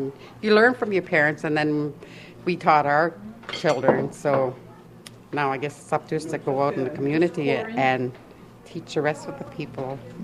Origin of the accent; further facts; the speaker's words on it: Fort St. James, British Columbia, Canada; And I'm originally from Fort St. James, and I also belong to the Beaver Clan.